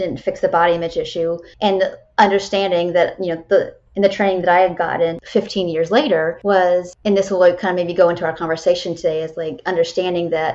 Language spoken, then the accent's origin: English; Illinois, United States; So I'm from Illinois, Wisconsin's just a state up north